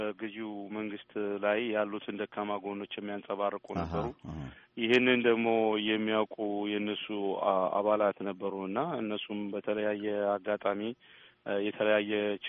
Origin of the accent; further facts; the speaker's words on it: Addis Ababa, Ethiopia; now in United States; ትውልዴም አዲስ አበባ።